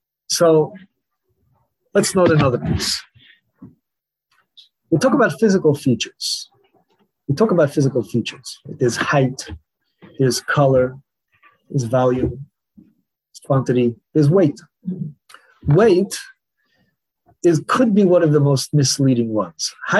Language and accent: English; United States; Like I grew up, you know, growing up in America, you know, Lag BaOmer here gets a lot more focus, right, than at least where I grew up in America.